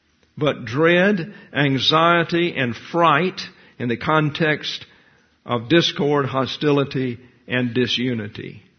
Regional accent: Deep South, United States; When I was raised in the South, and it was the Deep South, you were taught this.

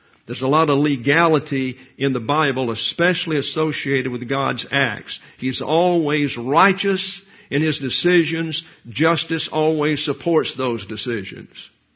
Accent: the South, United States; I'm from the South.

